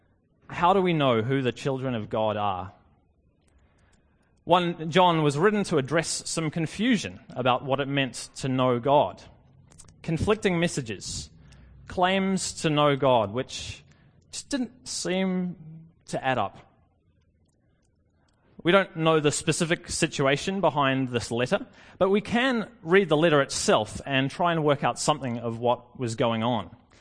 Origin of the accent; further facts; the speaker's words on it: New Zealand; now in Australia; It's been a good few years to be a New Zealander living in Australia, that's for sure.